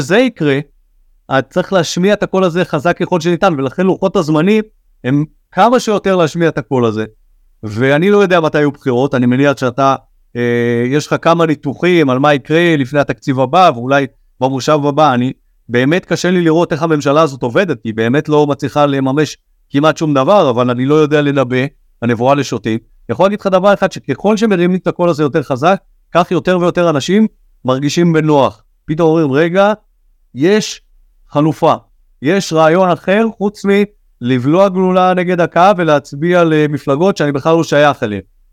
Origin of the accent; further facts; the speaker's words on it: Elkana, West Bank, Palestine; ביישוב אלקנה, ששם נולדת, שם גדלתי, לא נולדתי, שם גדלתי.